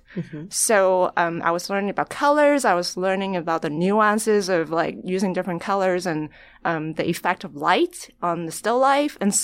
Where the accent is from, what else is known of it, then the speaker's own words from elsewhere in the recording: Hong Kong; like I grew up in Hong Kong, and growing up, my parents loved taking me to the beach.